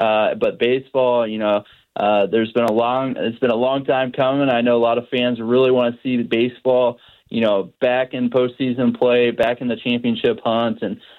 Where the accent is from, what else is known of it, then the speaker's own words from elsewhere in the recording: Wichita, Kansas, United States; Oh, man, I just, I grew up in Wichita.